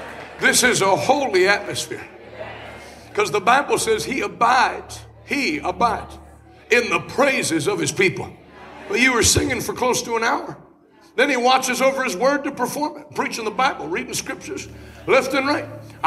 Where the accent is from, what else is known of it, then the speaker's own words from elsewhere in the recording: Maine, United States; I grew up in Maine. Maine is East Coast Washington.